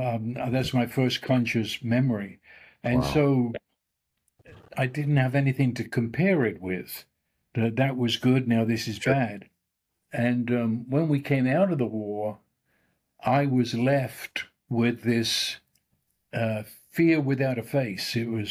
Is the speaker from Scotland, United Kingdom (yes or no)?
no; London, United Kingdom; born there; I was born right at the beginning of World War II, and I was born in London.